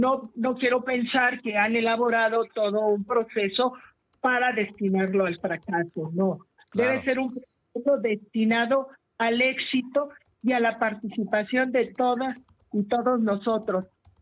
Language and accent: Spanish; Mexico; cada uno de nosotros como mexicanos y mexicanas